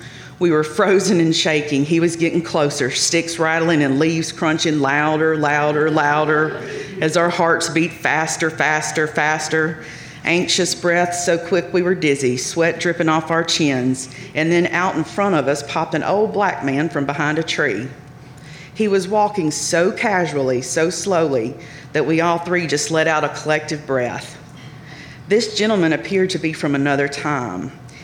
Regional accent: Mississippi, United States; It was the only place we knew to get lost in the woods for fun like we did growing up in Mississippi.

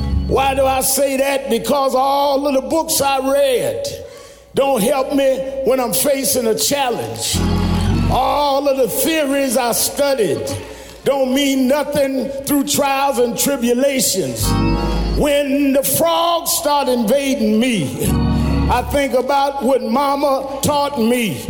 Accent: New York City, New York, United States; I was born and raised in Brooklyn, but she moved back down to Alabama.

